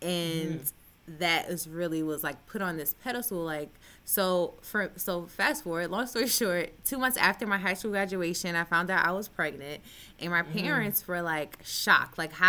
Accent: Roselle, New Jersey, United States; My mom was born and raised in Roselle, New Jersey, which is right outside of Elizabeth, Newark, that area. So I kind of grew up in that area.

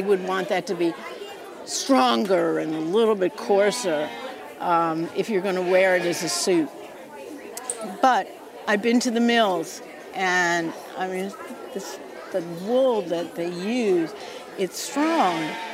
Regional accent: Bayonne, New Jersey, United States; I grew up in Bayonne, New Jersey. So I was afraid of sheep in the beginning.

